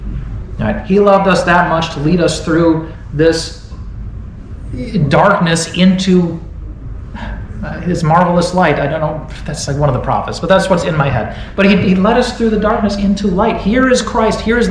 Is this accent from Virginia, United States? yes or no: no; Wisconsin, United States; Hey, I grew up with it in Wisconsin. It's not any different up there.